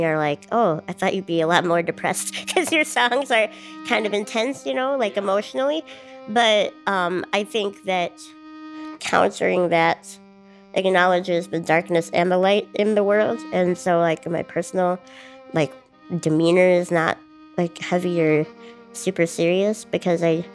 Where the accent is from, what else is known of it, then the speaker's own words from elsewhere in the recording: Duluth, Minnesota, United States; I'm from Duluth, Minnesota, and I'm a musician and a public speaker and a disability advocate.